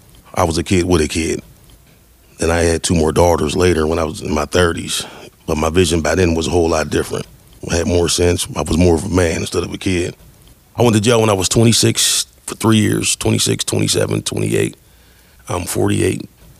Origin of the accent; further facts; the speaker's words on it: Pittsburgh, Pennsylvania, United States; Born and raised on the North Side. Nice childhood, a lot of friends. I'm from a little street called Bright Ridge up off of Brighton Road up there by the bakery.